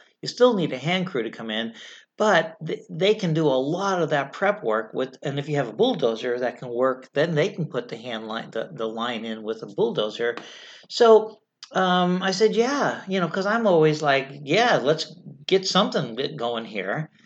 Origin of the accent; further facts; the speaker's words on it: California, United States; You know, I'm female, I'm from California, and I'm driving this tricked out truck.